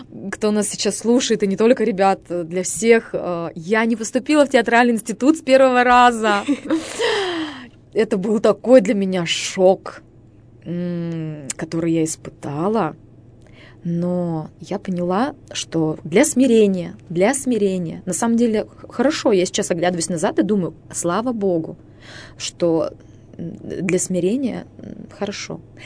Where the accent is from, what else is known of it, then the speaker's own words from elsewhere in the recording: Chusovoy, Perm Krai, Russia; Жила я тогда на тот момент в городе Чусовой, я там родилась, Пермская область, мой родной город.